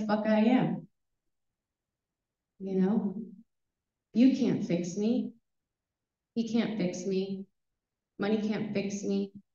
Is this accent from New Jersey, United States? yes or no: no; Texas, United States; Where I grew up in Texas, people didn't talk about alcoholism.